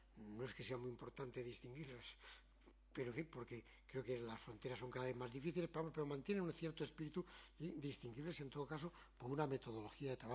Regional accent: A Coruña, Galicia, Spain; yo de la Coruña, y nos dimos un abrazo en Rumanía

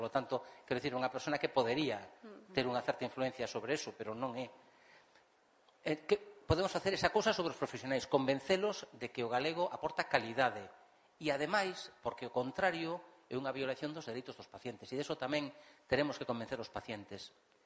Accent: Vigo, Galicia, Spain; Porque falo en galego na consulta, eu xa claro que son de Castrelos, por iso falo en galego, que unha parroquia de Vigo que de onde son.

